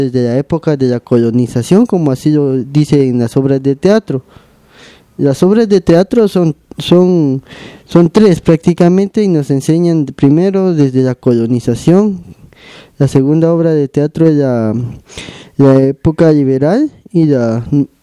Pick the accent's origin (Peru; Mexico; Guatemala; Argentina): Guatemala; mostrarles nuestra solidaridad como hermanos guatemaltecos que somos.